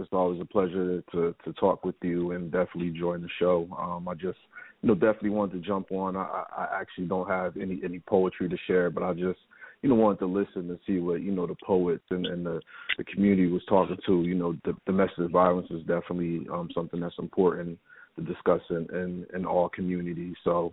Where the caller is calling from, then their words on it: New York, United States; I'm calling from New York, New York, Harlem, New York.